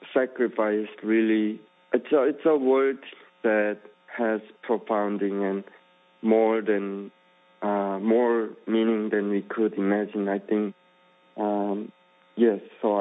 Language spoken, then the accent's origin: English; North Korea; now in China; growing up in North Korea, especially after I became an old homeless